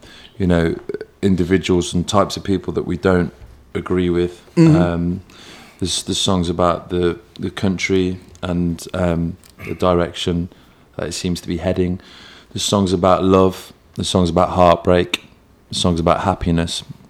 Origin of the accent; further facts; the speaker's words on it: Coventry, West Midlands, United Kingdom; our look on where we come from and our hometown, we come from Coventry